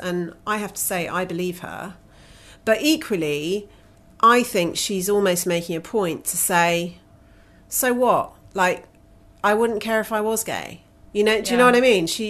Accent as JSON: {"language": "English", "country": "United Kingdom", "said": "A, it's none of my business because I'm a British citizen and I can't vote in America"}